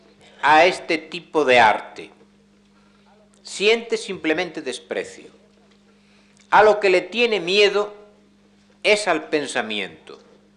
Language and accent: Spanish; Galicia, Spain; Se trata de un diario de mi tierra. Mi experiencia se limita casi exclusivamente a Galicia.